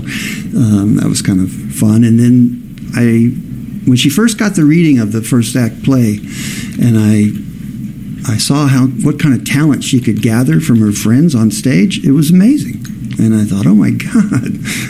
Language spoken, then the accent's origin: English; West Virginia, United States; I'm a West Virginia hillbilly originally.